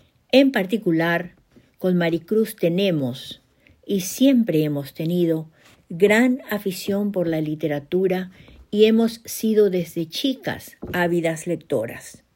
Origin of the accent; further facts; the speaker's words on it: Paraguay; now in Bedford, United States; nuevamente llego hasta ustedes desde Bedford, Massachusetts, con otro cuento de la producción narrativa de mi país natal, Xeretamí, Paraguay, corazón de América del Sur.